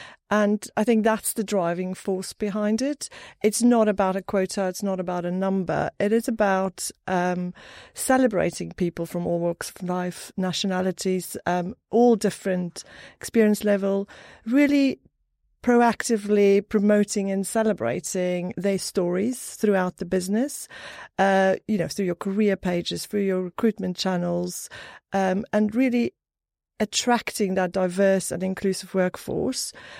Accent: South Africa; moved away as an adult; I'm from South Africa originally.

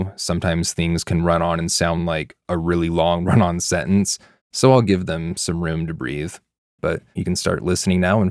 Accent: California, United States; accent: Californian; I'm going to give myself some regional dialect credit there with my heavy Californian accent.

